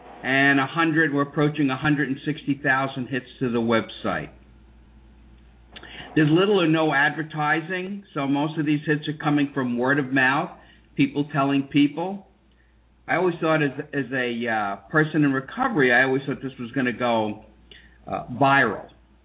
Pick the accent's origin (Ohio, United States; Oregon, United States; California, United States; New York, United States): New York, United States; I'm from New York, had been up in the Trade Towers, had gone, you know, the visiting kind of deal.